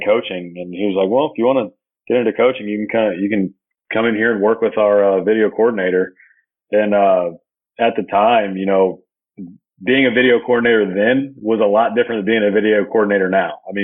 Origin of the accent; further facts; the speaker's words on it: Huntsville, Alabama, United States; And I was lucky that Number one, I grew up in Huntsville.